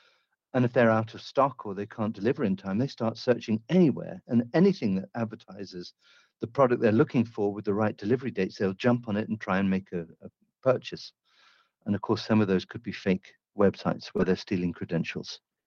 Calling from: Singapore; Calling you from Singapore.

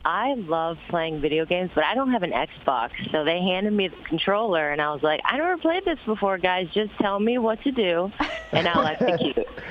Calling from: San Diego, California, United States; I am calling from sunny San Diego, California.

